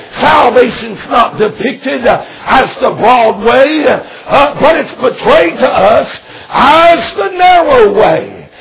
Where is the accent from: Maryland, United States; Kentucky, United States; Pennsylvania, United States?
Maryland, United States; also born or lived in Washington, D.C.; I was born in Washington, D.C., raised in the outskirts of Maryland, out from Washington, D.C. till I was 16 years old.